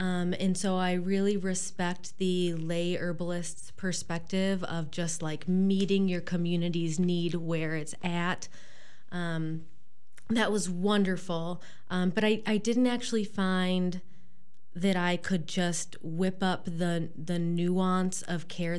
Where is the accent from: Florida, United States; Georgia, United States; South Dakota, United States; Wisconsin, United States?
Wisconsin, United States; Monticello; I'm from south of Madison